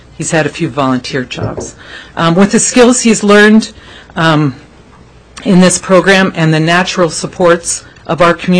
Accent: Palmer, United States; I am Eric's parent, and we're from Palmer.

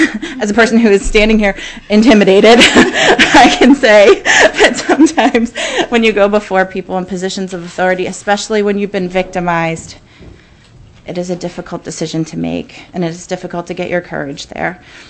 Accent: Juneau, Alaska, United States; I'm from Juneau.

